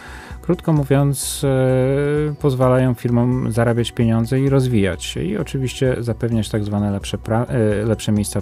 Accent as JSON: {"language": "Polish", "town": "Łódź", "region": "Łódź Voivodeship", "country": "Poland", "said": "Mam wielką nadzieję, jestem łodzianinem"}